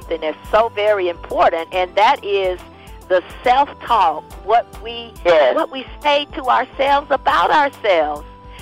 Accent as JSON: {"language": "English", "region": "Florida", "country": "United States", "said": "I'm in Florida. It happened in my home state, not in this city, but in the state."}